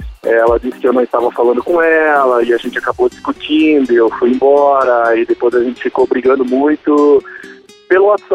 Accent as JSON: {"language": "Portuguese", "town": "Jaraguá do Sul", "region": "Santa Catarina", "country": "Brazil", "said": "Eu sou aqui de Santa Catarina, Jaraguá do Sul."}